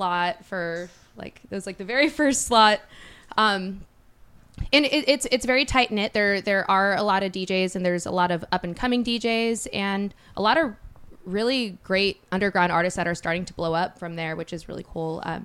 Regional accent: Sacramento, California, United States; also born or lived in Bay Area; So I was born in the Bay Area, grew up in Sacramento, went to Loyola Marymount University.

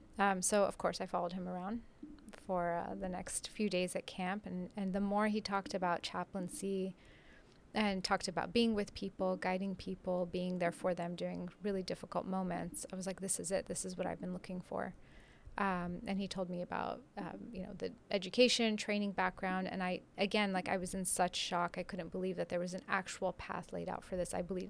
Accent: California, United States; also born or lived in Damascus, Syria; I was born in Damascus. My parents moved to Southern California when I was just under 2 years old. I've been there ever since. Grew up as typical American Muslim

